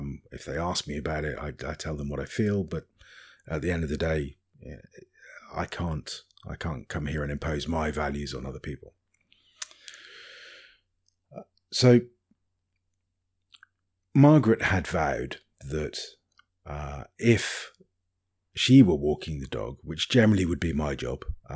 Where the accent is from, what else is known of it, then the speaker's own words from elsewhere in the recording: United Kingdom; now in Cyprus; And that takes us past a few of our neighbours, and being terribly British, we wish everybody a jolly day and hello, what ho